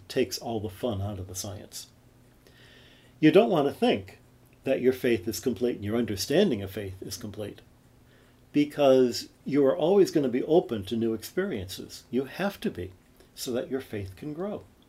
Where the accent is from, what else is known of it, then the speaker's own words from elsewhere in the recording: Detroit, Michigan, United States; how I got to be a kid growing up in Detroit to being the director of the observatory at the Vatican, it astonishes even me.